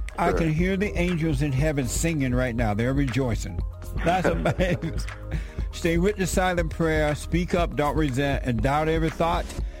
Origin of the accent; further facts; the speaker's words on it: Alabama, United States; Some of you know, I grew up down there in Alabama